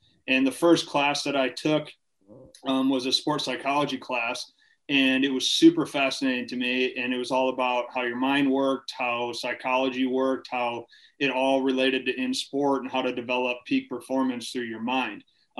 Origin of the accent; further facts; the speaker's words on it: Farmington, Michigan, United States; also born or lived in Ohio; So I'm originally from Farmington, Michigan. Okay. Grew up in Michigan, family moved around a little bit, lived in Ohio a little bit as a kid, ended up coming back to Michigan.